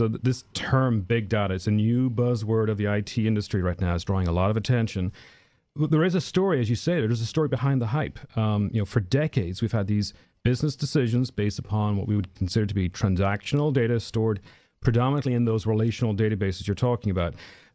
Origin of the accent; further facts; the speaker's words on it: Ireland; Well, I'm originally from Ireland.